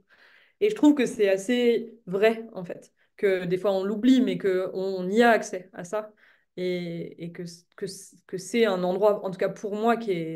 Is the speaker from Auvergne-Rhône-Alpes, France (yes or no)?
yes; Auvergne-Rhône-Alpes, France; Moi, j'ai grandi en Haute-Savoie